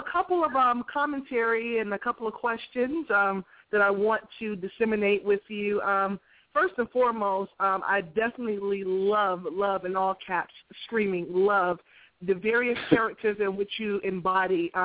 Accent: Boston, Massachusetts, United States; I'm from Boston, but, you know, they were like, oh, that's great. Your father was Jamaican and Cape Verdean and Iroquois Indian.

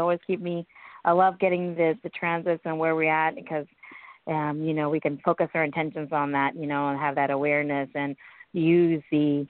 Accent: India; Yeah, I'm from India.

